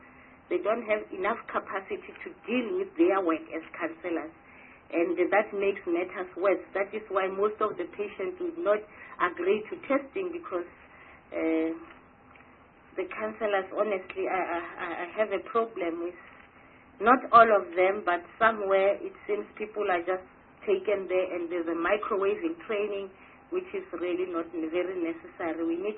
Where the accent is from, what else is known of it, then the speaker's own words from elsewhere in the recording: Mpumalanga, South Africa; I'm coming from Mpumalanga in the area that is called former KwaNdebele area